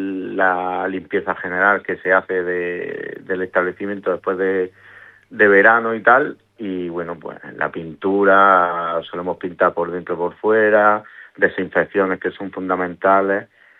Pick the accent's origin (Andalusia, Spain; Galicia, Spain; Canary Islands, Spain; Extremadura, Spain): Andalusia, Spain; Salobreña; Salobreña es de loco, desde cuando vine de Almuña que ves la carretera, es increíble. Que te digas, estoy enamorado de mi pueblo, es una maravilla.